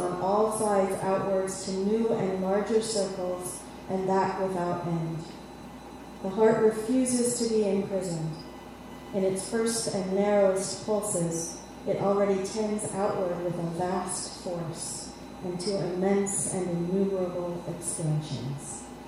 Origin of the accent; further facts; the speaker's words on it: St. Paul, Minnesota, United States; I am visiting from St. Paul, Minnesota, which is just as cold and snowy as you are here.